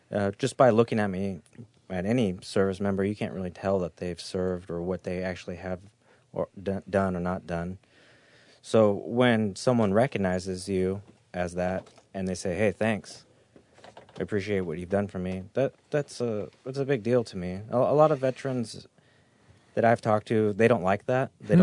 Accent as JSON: {"language": "English", "town": "San Diego", "region": "California", "country": "United States", "said": "I'm from San Diego, though."}